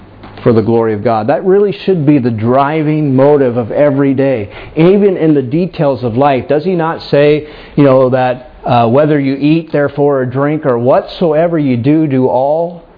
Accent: Titusville, Pennsylvania, United States; There's no glory in Titusville, Pennsylvania, except for this one thing.

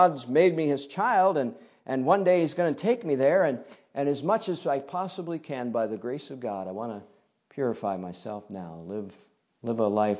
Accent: United States; now in Canada; you're not a native of Canada. I grew up in the United States.

